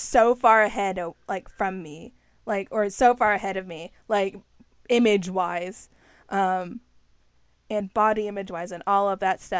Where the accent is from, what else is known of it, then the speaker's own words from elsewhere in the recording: Texas, United States; I'm a band nerd, I'm from Texas, like, I felt a bunch of pride in my little Texas heart